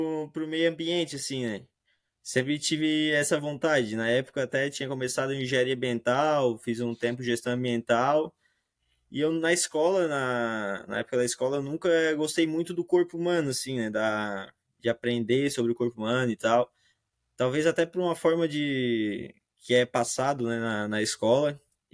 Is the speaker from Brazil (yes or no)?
yes; Imbituba, Santa Catarina, Brazil; Eu sou aqui da região de Garopaba, em Bituba, né? A gente é bem privilegiado quanto à natureza.